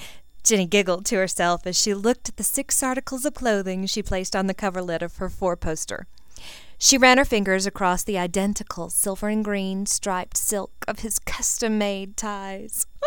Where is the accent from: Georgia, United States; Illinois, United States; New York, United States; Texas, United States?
Texas, United States; accent: Texan twang; Also, I'm not British. I'm actually a Texan, a native Texan, and so if the twang creeps in without me knowing it, I apologize for that as well.